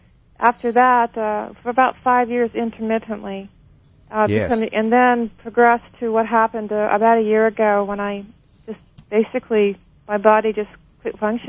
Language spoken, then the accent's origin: English; California, United States; I'm from California, and I'm a registered nurse.